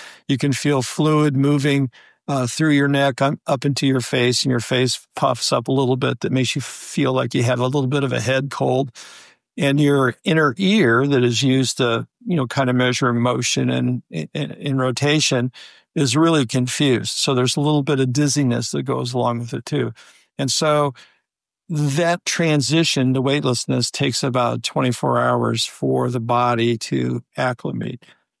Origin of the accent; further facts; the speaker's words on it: Valparaiso, Indiana, United States; I'm originally from Valparaiso, Indiana, and was part of the group that helped launch the first space shuttle missions.